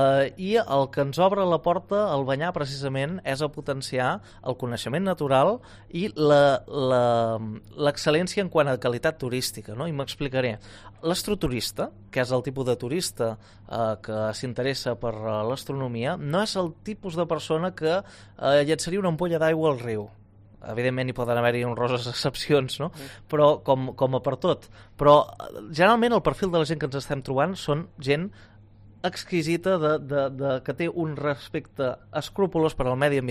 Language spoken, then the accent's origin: Catalan; Catalonia, Spain; La meva història personal precisament és que he intentat construir el centre que a mi em va faltar de petit a l'Empordà.